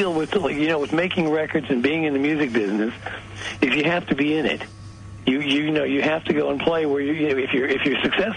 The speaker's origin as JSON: {"language": "English", "country": "United States", "said": "I'm American, but they seem to have overlooked that part."}